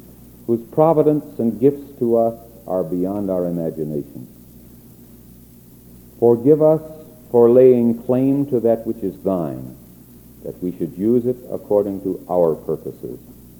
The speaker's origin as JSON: {"language": "English", "town": "Quad Cities", "region": "Illinois", "country": "United States", "said": "I come from the Quad Cities in Illinois, where supposedly the farm equipment capital of the world is, where in mass production all the farm equipment is manufactured."}